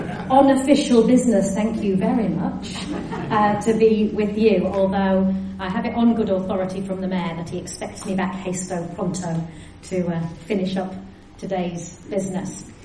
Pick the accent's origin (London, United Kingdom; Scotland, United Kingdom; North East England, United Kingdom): North East England, United Kingdom; now in Palmerston North, New Zealand; Because you might have gathered from my accent that I am not from round these parts originally. I know, it's well masked. 20 years of being in New Zealand and I still sound like I've just flown in from the northeast of England.